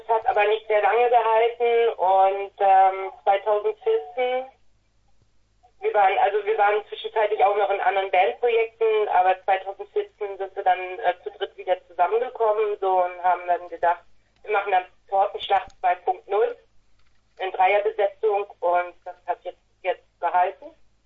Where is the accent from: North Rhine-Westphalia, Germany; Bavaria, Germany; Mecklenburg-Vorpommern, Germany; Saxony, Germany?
Mecklenburg-Vorpommern, Germany; Rostock; Ja, wir kommen aus Rostock.